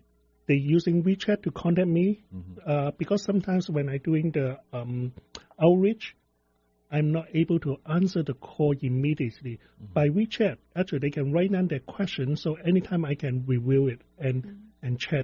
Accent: Hong Kong; English is a second language; moved away as an adult; I come from Hong Kong to study at 1996.

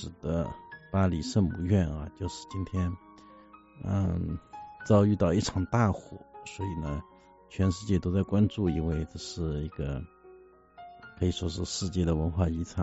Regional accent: China; 那我们作为中国人，我们就不想捐款

